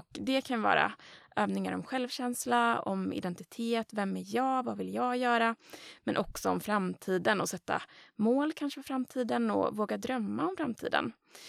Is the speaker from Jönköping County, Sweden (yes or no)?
no; Gothenburg, Västra Götaland County, Sweden; jag är uppväxt i Göteborg också.